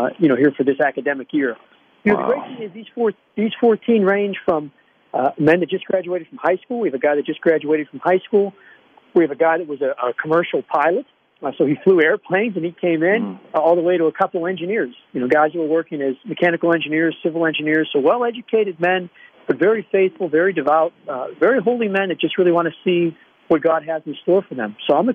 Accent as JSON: {"language": "English", "town": "Aspinwall", "region": "Pennsylvania", "country": "United States", "tie": "born or raised there", "said": "I'm a Pittsburgh-born guy. I grew up in Aspinwall, went to St. Scholastica Parish in Aspinwall and St. Scholastica Grade School. I'm an only child, but I spent my entire life in Aspinwall."}